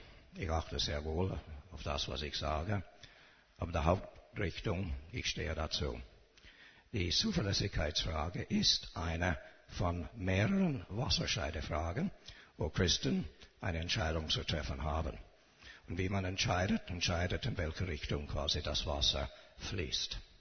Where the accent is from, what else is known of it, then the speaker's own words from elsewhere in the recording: Canada; German is a second language; Als Kanadier, oben auf einem Hügel, habe ich ein Schild gesehen.